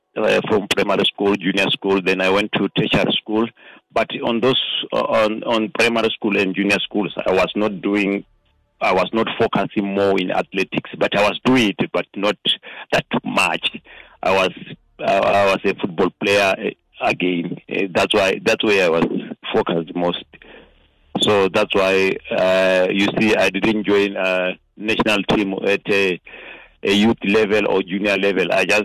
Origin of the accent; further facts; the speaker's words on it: Tutume, Central District, Botswana; So I was born in Tutume. That's a village northeast from Havroni. It's about 600 kilometers from Havroni.